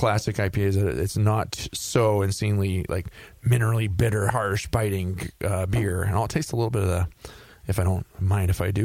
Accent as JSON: {"language": "English", "region": "Minnesota", "country": "United States", "said": "I'm from Minnesota, dude."}